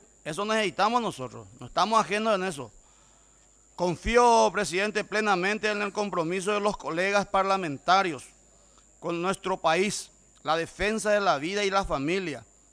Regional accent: Paraguay; olvidar nuestro compromiso como paraguayos con la familia

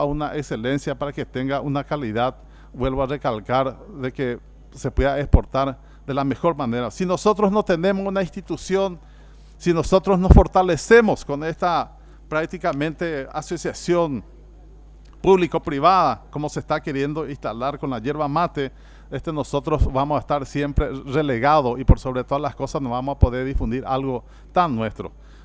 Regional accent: Paraguay; para nosotros es, como paraguayo, como nación, como estado, sería un mercado demasiado interesante

